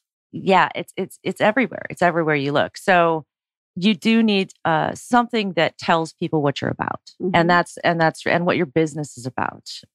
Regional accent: Oregon, United States; I'm originally from Oregon.

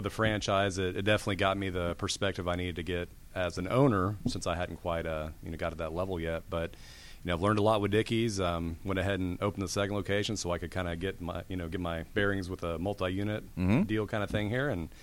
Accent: Austin, Texas, United States; now in Gainesville, United States; Okay, so I'm a native Texan. I'm from Austin, Texas, born there.

